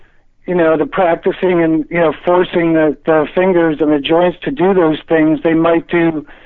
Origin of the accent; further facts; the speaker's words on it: Buffalo, New York, United States; I'm from Buffalo, New York, originally.